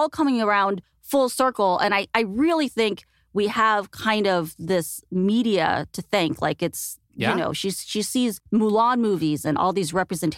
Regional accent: Westchester, New York, United States; they live in the same neighborhood that I grew up in Westchester.

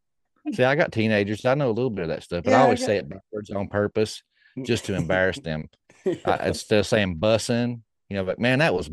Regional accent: the South, United States; And I mean, I know there's cultural differences, you know, we're from the South

